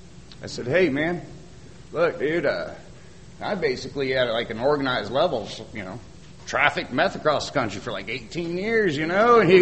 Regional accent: Quad Cities, Midwest, United States; I grew up in the Midwest, a couple hours from Chicago, a place called the Quad Cities.

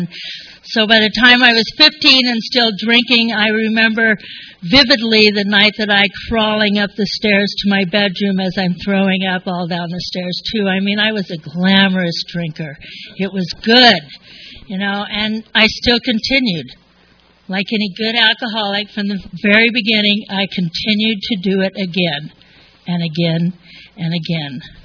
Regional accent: Ramona, California, United States; I was raised up in Ramona

